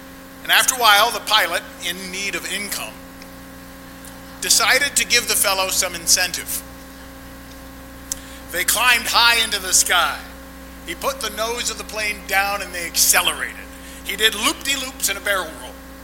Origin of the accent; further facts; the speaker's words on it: Massachusetts, United States; And I come from the Berkshire Hills, many of you know that. So I have a different experience of New England than many of you.